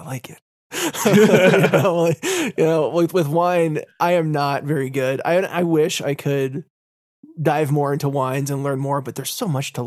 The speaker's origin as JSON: {"language": "English", "country": "United States", "said": "And as an American, I've been to so many cities and states."}